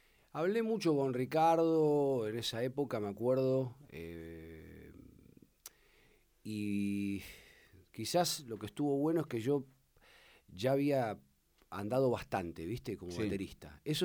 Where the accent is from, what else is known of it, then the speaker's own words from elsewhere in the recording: Buenos Aires Province, Argentina; soy de provincia de Buenos Aires, las zonas son más o menos la misma, Palomar, Hurlingham, Ramón Mejía